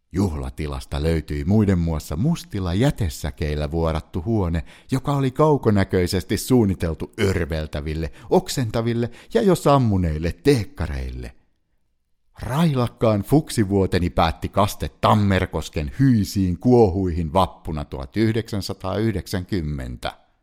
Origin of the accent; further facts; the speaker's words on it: Kauniainen, Uusimaa, Finland; moved away as an adult; Muutin pois kotoa Kauniaisista ja lähdin opiskelemaan Tampereelle teknilliseen korkeakouluun vuonna 1989.